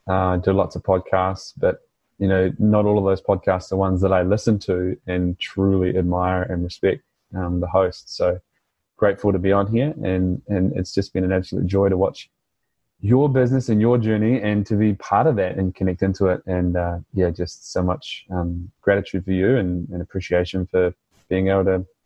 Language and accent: English; New Zealand; accent: New Zealand; of course, said with my New Zealand accent.